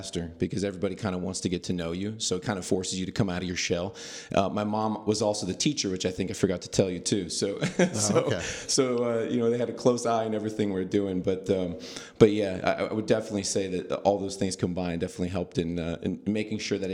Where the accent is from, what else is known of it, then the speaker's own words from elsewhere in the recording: Madison, Wisconsin, United States; born there; also born or lived in Iowa / New Mexico / Minnesota / New Jersey; now in Napa, United States; So I was born in Madison, Wisconsin. We moved to Iowa, New Mexico, Minnesota, New Jersey, Texas, Arkansas, Spain, back to Texas.